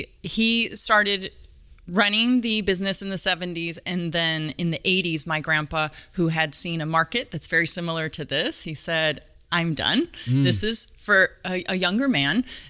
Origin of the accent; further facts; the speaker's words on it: Chico, California, United States; I grew up in the Chico area